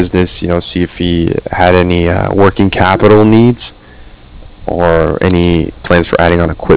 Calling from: Cardiff, Wales, United Kingdom

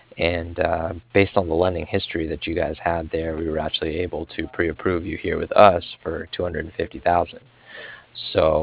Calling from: Cardiff, Wales, United Kingdom; I'm calling from Cardiff

